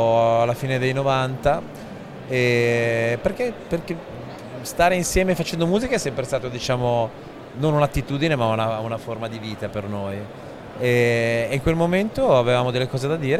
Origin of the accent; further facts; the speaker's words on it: Turin, Piedmont, Italy; now in Milan, Italy; io sono torinese ma vivo a Milano da una vita